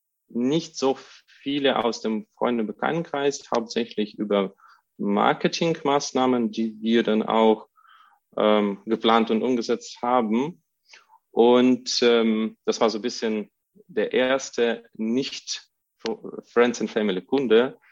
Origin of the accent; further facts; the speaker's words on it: Russia; Ich komme selbst aus Russland.